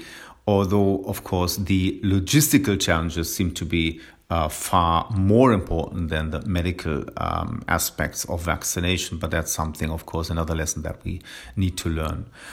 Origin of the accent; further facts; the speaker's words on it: Wiesbaden, Hesse, Germany; English is a second language; I am a pulmonologist from Germany, right from Germany in Wiesbaden.